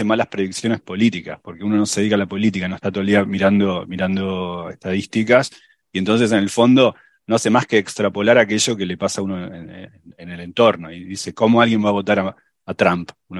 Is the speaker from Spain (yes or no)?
no; Argentina; yo soy en Argentina, el fútbol, en España también, pero en Argentina no sé si tienen la idea claro